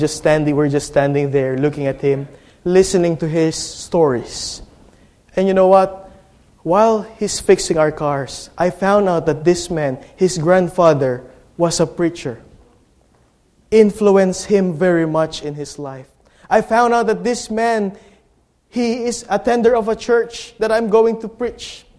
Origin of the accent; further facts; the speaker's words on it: Philippines; in my position in the Philippines, as a Filipino, my position is center.